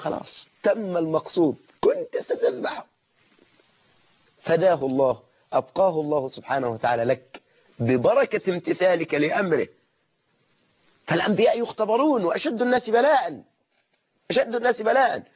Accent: Egypt; انت عم كلمتنا احنا كمان كمصريين تقول انت بتدلع

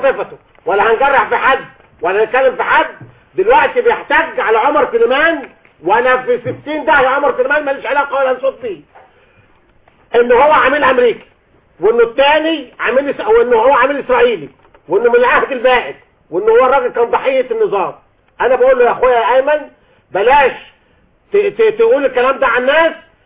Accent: Egypt; انا راجل مصري بسيط

